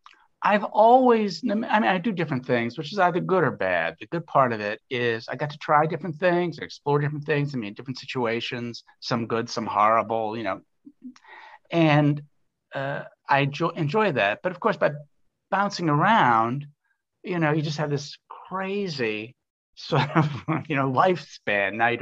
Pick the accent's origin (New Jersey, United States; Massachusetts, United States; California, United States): Massachusetts, United States; Newton; I grew up, not surprisingly, I grew up in Newton, Mass.